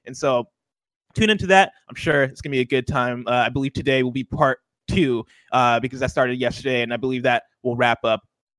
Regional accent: Illinois, United States; I did come up in Illinois, and I grew up in Illinois, which has, I feel like, the extremes of all the seasons.

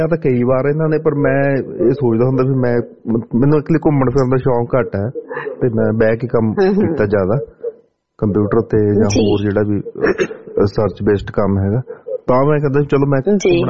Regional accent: Hoshiarpur, Punjab, India; ਅਸੀਂ ਇਕੱਠੇ ਅਸੀਂ ਪਟਿਆਲੇ ਇੱਥੇ ਆਏ ਸੀ, ਇਹ ਨਵੇਂ ਸ਼ਹਿਰ ਤੋਂ ਸੀ ਤੇ ਮੈਂ ਹੁਸ਼ਿਆਰਪੁਰ ਤੋਂ

